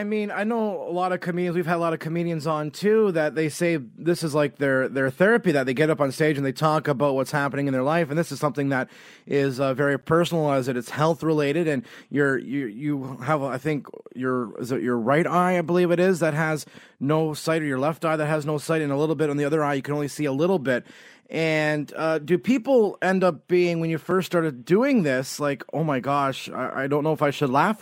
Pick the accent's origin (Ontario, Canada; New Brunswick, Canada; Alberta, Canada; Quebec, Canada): Ontario, Canada; Niagara Falls; because we're from Niagara Falls here, that I can come to Toronto to see you